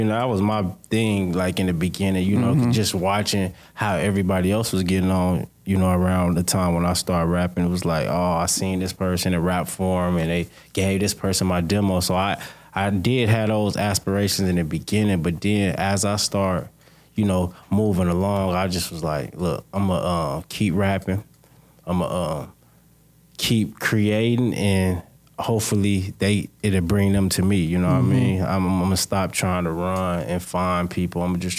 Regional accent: Las Vegas, Nevada, United States; because being born and raised in Vegas, your music do hit different if you're talented just because you're from here.

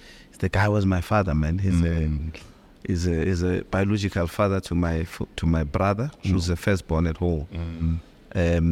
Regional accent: Gugulethu, Western Cape, South Africa; born there; I was born in the Western Cape.

